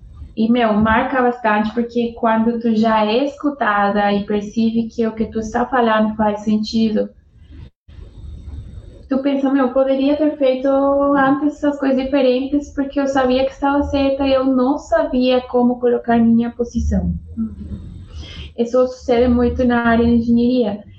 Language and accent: Portuguese; Colombia; Portuguese is a second language; no meu caso, eu iniciei como engenheira de processo em uma planta lá na Colômbia. Eu sou colombiana.